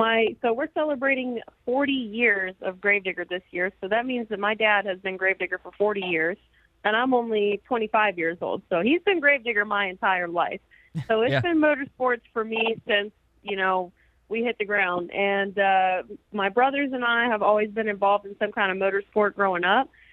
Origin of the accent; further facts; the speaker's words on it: North Carolina, United States; I know that we're all from North Carolina, but every time we come to Florida, we always have a big support down there.